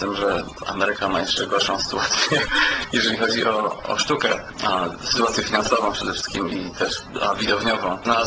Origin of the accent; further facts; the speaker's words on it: Bytom, Silesian Voivodeship, Poland; born there; urodziłem się w Bytomiu w 1980 roku.